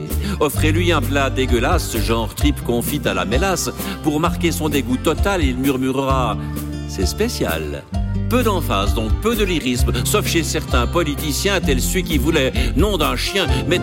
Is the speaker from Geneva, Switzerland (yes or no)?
no; Vaud, Switzerland; Moi, par exemple, je suis vaudois.